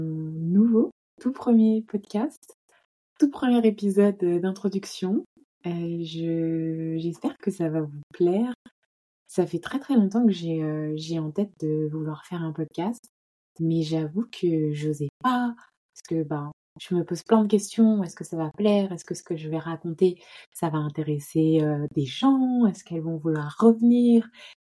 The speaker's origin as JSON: {"language": "French", "region": "Auvergne-Rhône-Alpes", "country": "France", "tie": "born or raised there", "said": "J'habite en Île-de-France et je suis originaire de Haute-Savoie. Donc vraiment, j'ai grandi dans la campagne quasi profonde, en vrai, au bord du lac, pied des montagnes."}